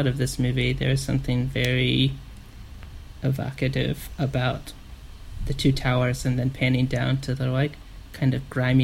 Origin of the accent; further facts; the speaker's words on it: United States; because I'm an American and I tie everything back to my American experience.